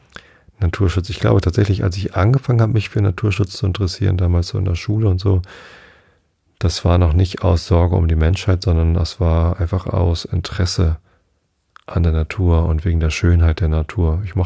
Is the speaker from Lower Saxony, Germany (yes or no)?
yes; Wistedt, Lower Saxony, Germany; Ich bin ja in Visted aufgewachsen.